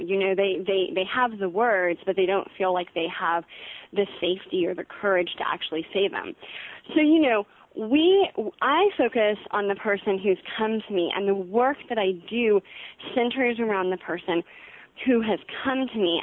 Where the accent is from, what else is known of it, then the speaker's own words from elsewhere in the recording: Southwest, United States; growing up in the Southwest, I mean, Dia de los Muertos was something that we always celebrated